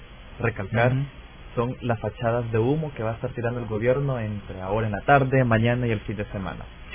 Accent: El Salvador; tenemos como salvadoreños, es nuestro deber, es nuestra responsabilidad sostener nuestra república

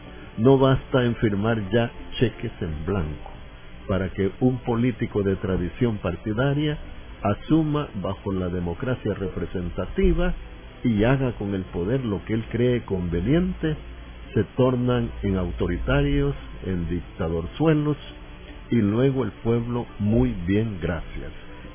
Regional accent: San Salvador, El Salvador; aquí en San Salvador vivimos todos, sin excepción, somos hijos de San Salvador, somos ciudadanos de esta capital

